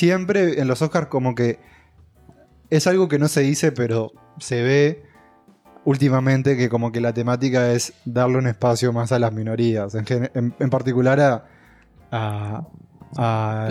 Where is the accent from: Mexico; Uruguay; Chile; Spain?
Uruguay; Tacuarembó; sí, o sea, en realidad técnicamente soy de Tacuarembó.